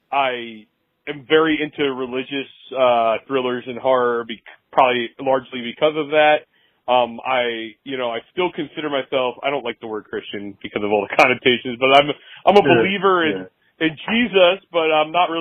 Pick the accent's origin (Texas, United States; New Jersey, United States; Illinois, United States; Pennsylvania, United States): New Jersey, United States; I grew up in Jersey, so I'll probably come back to the Jersey thing in a minute